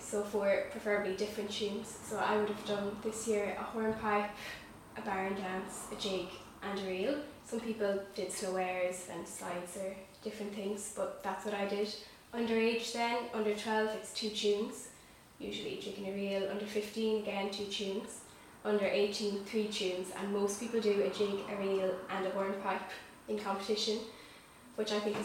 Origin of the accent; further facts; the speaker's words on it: County Offaly, Ireland; because I'm from Offaly, I suppose there's no regional Offaly style as such